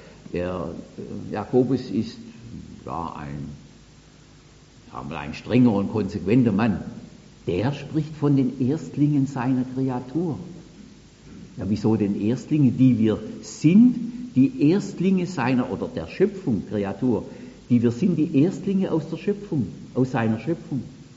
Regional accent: South Germany, Germany; Also bei uns in Süddeutschland

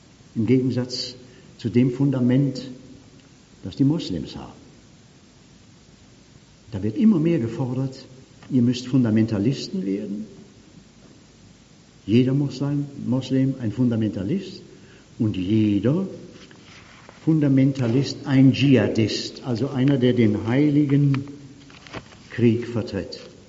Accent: Baden-Württemberg, Germany; Bei uns im Süden, im Schwabenländle, ein Aufruf zum Gebet.

